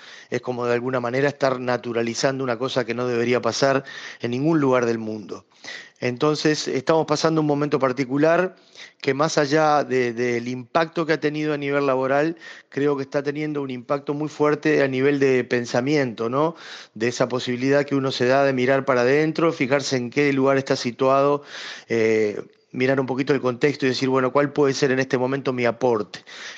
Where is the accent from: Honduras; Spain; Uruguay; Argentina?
Uruguay; Montevideo; Estoy hablando desde aquí, de Montevideo, Uruguay. Soy un músico uruguayo vinculado a la música popular